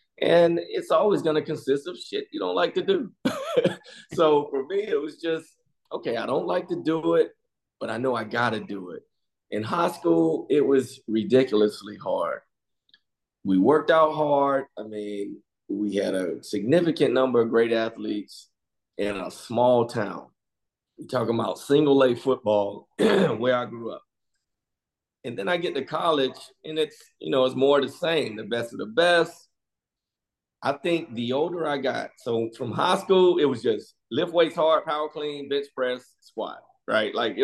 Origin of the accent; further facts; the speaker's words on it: Georgia, United States; this is where I grew up in South Georgia.